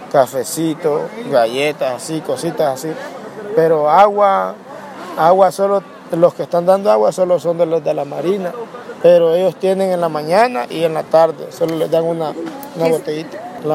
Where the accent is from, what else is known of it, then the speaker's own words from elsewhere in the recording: Honduras; el país que venimos de Honduras es calientísimo. De la parte donde vivo yo es ahí, los garrobos viven. Porque es demasiado caliente, la zona sur.